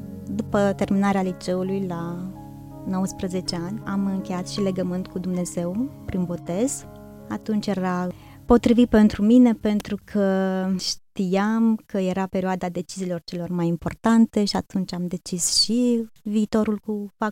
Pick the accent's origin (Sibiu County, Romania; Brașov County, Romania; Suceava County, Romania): Suceava County, Romania; Suceava; Eu sunt din Suceava, aici m-am născut în urmă cu 37 de ani, într-o familie de credincioși, mai am doi frați și trei surori, eu sunt a treia. Am frecventat de mic împreună cu familia mea Biserica Penticostală